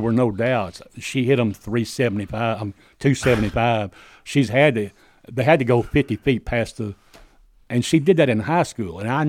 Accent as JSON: {"language": "English", "town": "Columbia", "region": "Tennessee", "country": "United States", "said": "Yeah, I'm from Columbia."}